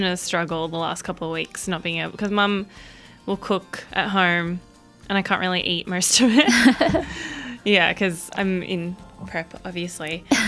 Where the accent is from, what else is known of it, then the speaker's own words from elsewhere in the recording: Philippines; people don't realize that I'm Filipino half the time. Mainly because I'm not usually this dark.